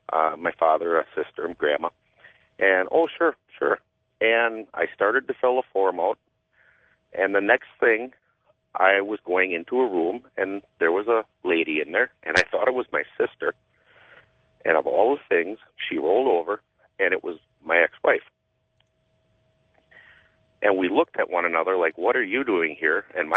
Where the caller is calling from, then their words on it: Menasha, Wisconsin, United States; from Menasha, Wisconsin.